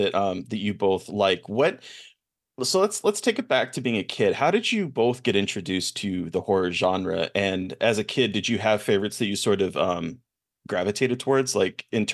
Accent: Omaha, Nebraska, United States; And I got to meet him because I'm from Omaha.

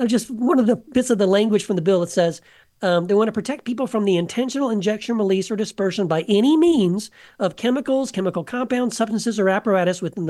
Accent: Tennessee, United States; born there; By the way, I was born in Tennessee, so this is especially painful for me to have to report this kind of stuff.

